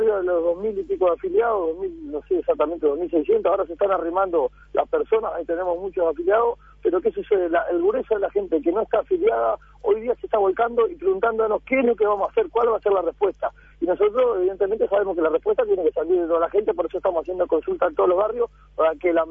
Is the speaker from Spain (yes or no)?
no; Uruguay; somos uruguayos, tenemos hijos y nietos